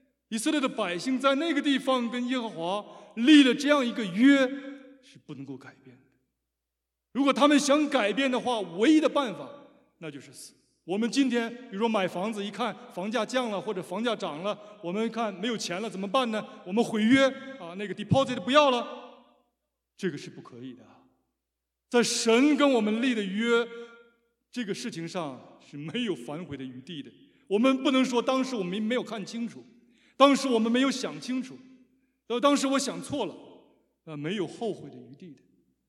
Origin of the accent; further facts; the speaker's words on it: China; 我们小的时候在中国的时候，大家知道签字每个人都有一个印啊